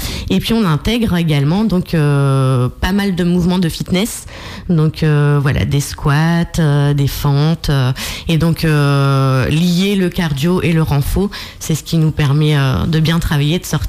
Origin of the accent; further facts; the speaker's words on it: Lens, Hauts-de-France, France; Alors moi, je viens du Nord-Pas-de-Calais, donc de Lens.